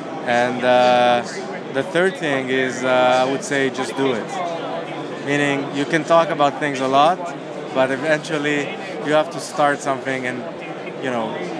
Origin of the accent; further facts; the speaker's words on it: Israel; English is a second language; we've been living all our lives in Israel.